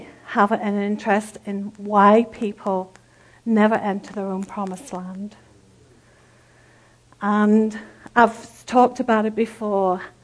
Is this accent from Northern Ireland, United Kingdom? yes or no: yes; Northern Ireland, United Kingdom; If you don't know anything about Northern Ireland, we are Irish people, are very, very friendly, loving people.